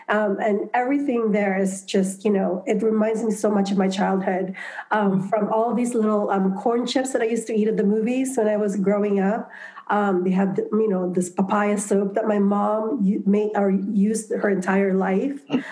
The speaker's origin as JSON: {"language": "English", "country": "Philippines", "tie": "born or raised there", "moved": "yes", "lives_now": "United States", "said": "I grew up in the Philippines, and I never see these snacks unless I'm in the Philippines"}